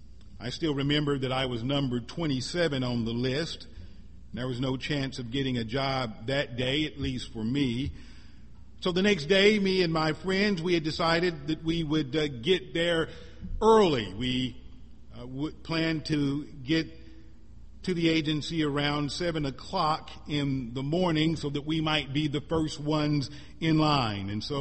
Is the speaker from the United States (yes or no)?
yes; Missouri, United States; When I was a teenager growing up in Missouri